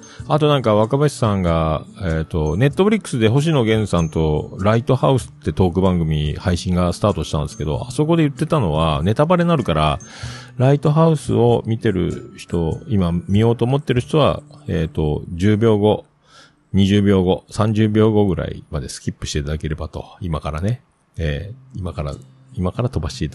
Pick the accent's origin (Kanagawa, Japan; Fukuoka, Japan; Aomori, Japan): Fukuoka, Japan; 地元の福岡の人間だけで賄える